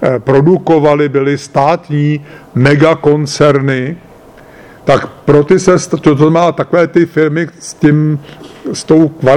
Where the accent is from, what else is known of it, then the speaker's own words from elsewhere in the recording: Prague, Czechia; jsem Pražák z předměstí, čili jsem to všechno zažil v několika životních etapách